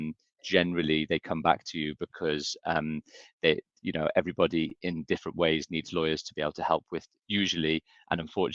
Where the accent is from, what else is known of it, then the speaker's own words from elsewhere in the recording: Liverpool, North West England, United Kingdom; You know, I grew up in Liverpool.